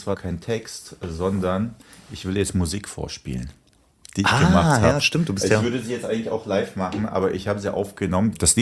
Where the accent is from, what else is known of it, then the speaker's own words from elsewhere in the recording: Hesse, Germany; ich bin ja in Hessen hier aufgewachsen und da sagt man so immer, die haben da immer Gell gesagt und ich habe das wirklich seit 20 Jahren nicht mehr benutzt, das Wort, oder seit 25 sogar oder noch länger.